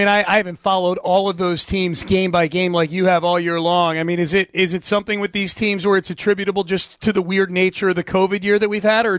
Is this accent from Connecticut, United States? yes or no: yes; Connecticut, United States; Well, I grew up in Connecticut. That's why I ask.